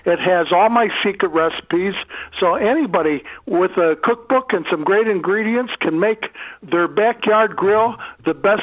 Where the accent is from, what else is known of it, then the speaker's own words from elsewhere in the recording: Chicago, Illinois, United States; I am really excited to get down to my hometown, sweet home, Chicago